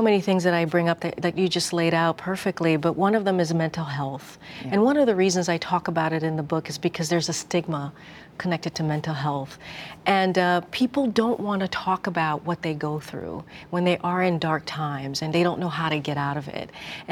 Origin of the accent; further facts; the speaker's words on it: New York, United States; That immigrant upbringing, growing up in New York, it shaped everything and anything that I'm about, right?